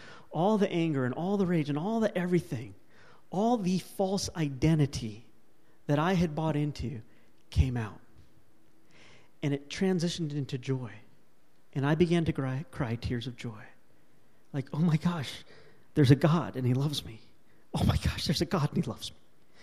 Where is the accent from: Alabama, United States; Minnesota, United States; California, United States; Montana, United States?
California, United States; Now, I'm from Southern California. I'm pretty familiar with sun.